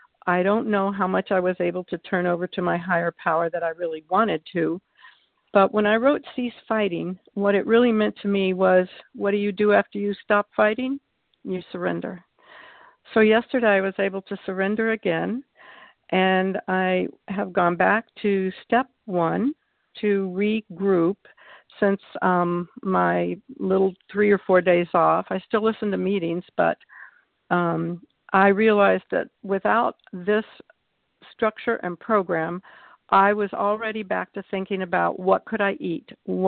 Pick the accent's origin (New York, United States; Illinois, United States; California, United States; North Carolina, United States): North Carolina, United States; I'm from North Carolina, and I came to a vision for you in January.